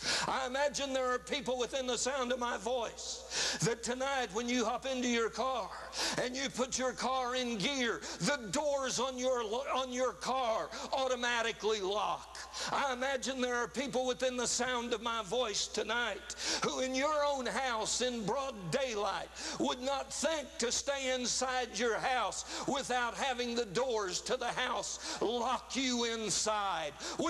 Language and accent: English; Indiana, United States; When I hear of the man from my home state of Indiana